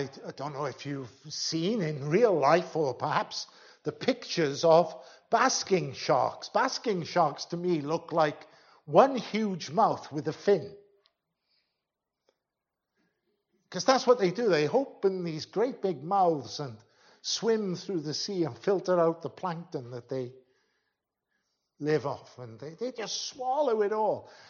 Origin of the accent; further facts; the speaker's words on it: Tongwynlais, Wales, United Kingdom; I was brought up in Tongwynlais.